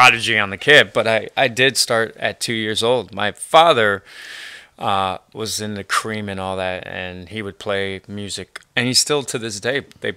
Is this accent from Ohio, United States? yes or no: yes; Cleveland, Ohio, United States; I'm originally from Cleveland, so I'm very familiar with the snow blower.